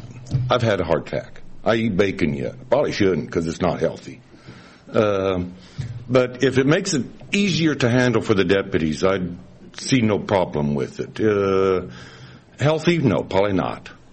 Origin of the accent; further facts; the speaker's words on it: Pickle, Nebraska, United States; I'm from Pickle, Nebraska